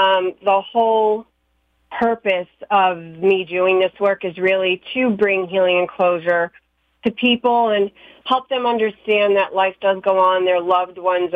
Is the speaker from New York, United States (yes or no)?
yes; New York, United States; No, I'm actually, as you said, I'm from New York, 2 hours away.